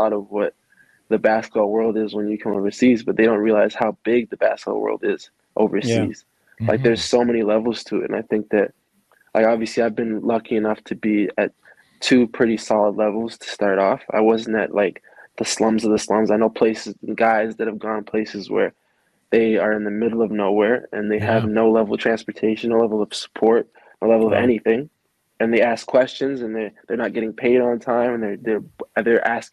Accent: Canada; I'm Canadian and I'm black

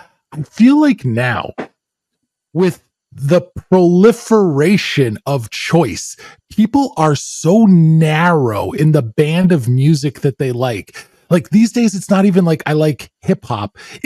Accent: Ontario, Canada; when I was a kid growing up in the Greater Toronto Area, there was no hip hop station.

